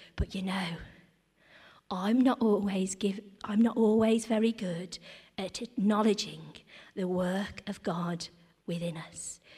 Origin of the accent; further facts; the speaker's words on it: Gornal, West Midlands, United Kingdom; also born or lived in Cambridge / London; We're probably going back 25, 26 years until I first moved back to Gornal. I grew up in Gornal. I went to Sunday school at Five Ways.